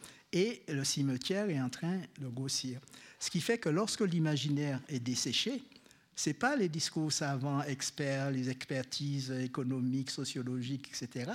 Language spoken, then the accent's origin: French; Martinique; en tant que martiniquais, antillais, créole américain